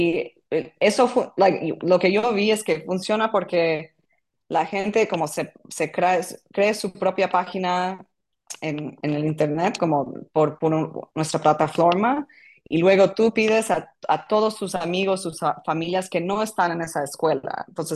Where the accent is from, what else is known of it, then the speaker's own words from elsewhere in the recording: New York, United States; yo soy de Nueva York y he vivido en Nueva York por 15 años